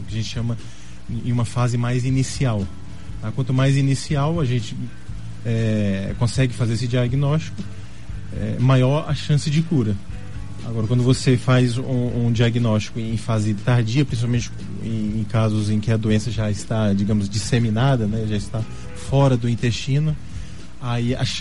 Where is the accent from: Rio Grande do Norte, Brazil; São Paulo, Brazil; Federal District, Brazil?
Federal District, Brazil; Brasília; moved away as an adult; Eu sou de Brasília, né? Brasília? Morei lá até os 20 anos, mas eu fiz faculdade aqui.